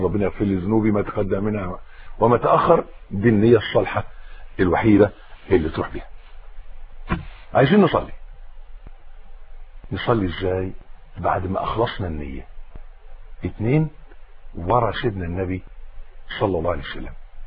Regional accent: Egypt; بيقولوا عيبنا احنا كمصريين ان احنا بنتكلم من مناخيرنا

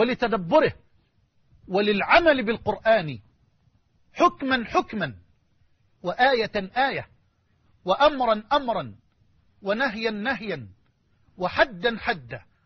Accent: Egypt

